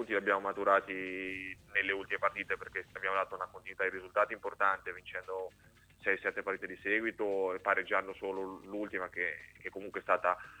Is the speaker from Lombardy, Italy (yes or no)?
no; Ancona, Marche, Italy; più che altro perché sono nato e cresciuto ad Ancona